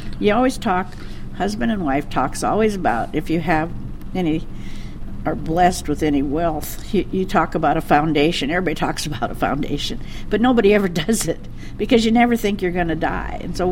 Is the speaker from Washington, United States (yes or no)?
yes; Seattle, Washington, United States; I was born in South Lake Union, and I went to Lowell Grade School, Edmund Meaney Junior High, and I graduated from Garfield High School, so it's my city.